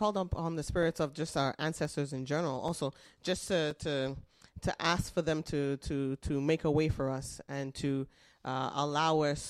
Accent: Canada; we were born here, we grew up in Canada, and us being the first generation, I mean, it's and also being children who were living in the suburbs

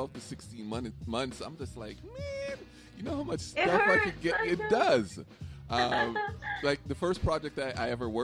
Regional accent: Jamaica; Like, I love my music. I'm Jamaican.

